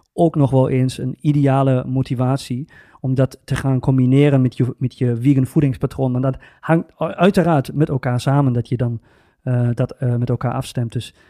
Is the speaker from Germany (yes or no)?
yes; Germany; accent: German; Dus dat heb ik nu in mijn mooie Duits accent Engels gepraat